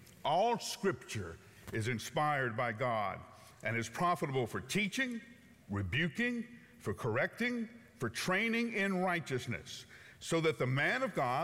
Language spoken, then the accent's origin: English; Huntsville, Alabama, United States; I grew up in Alabama, you know that.